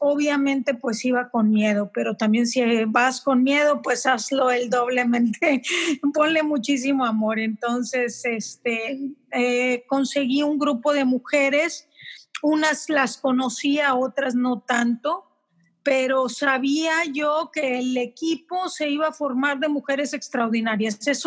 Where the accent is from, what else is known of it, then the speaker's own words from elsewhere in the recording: Sabinas, Coahuila, Mexico; soy de Sabinas, Coahuila, México. Nací en Rosita, que es una ciudad enseguida de aquí, de la ciudad donde yo vivo, que es donde había hospitales en aquel entonces. Entonces, la generación del 71, más o menos, ahí nacíamos.